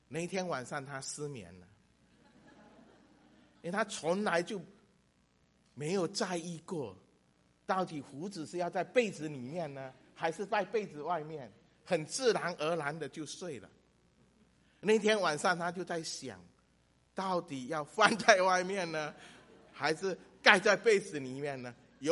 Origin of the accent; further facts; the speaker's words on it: Fujian, China; 我们福建人雨季很多，我们的屋顶是这样斜的哈。